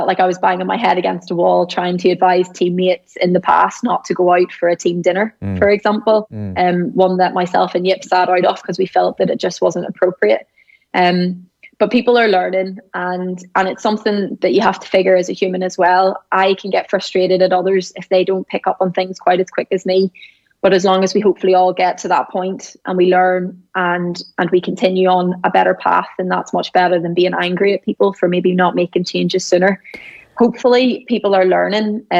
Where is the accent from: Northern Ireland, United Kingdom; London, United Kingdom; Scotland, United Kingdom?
Northern Ireland, United Kingdom; Obviously, I'm Northern Irish, so I know what's happening at home in the north.